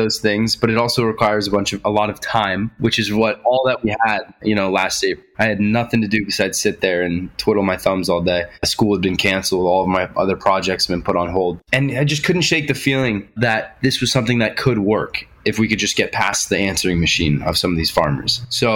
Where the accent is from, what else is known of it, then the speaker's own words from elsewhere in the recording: Los Angeles, California, United States; wanting to tell the story of people who lived outside of the bubble that we grew up in Los Angeles.